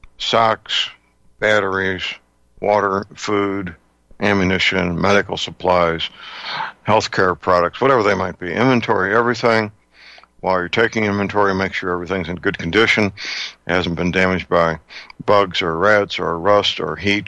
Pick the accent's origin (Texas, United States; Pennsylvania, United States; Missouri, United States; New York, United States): Missouri, United States; St. Louis; Dr. Myers is a chiropractic physician living and working in my hometown, St. Louis, Missouri.